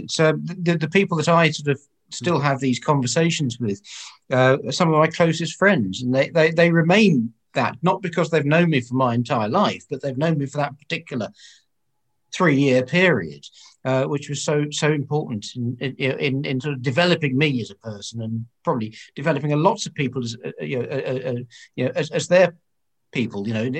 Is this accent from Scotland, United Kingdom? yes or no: no; East of England, United Kingdom; I was brought up from in Essex. I'm an Essex boy at heart